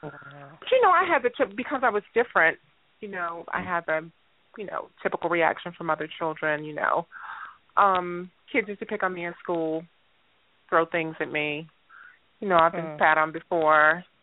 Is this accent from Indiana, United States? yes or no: yes; Gary, Indiana, United States; Well, let's see. I'm from Gary, Indiana.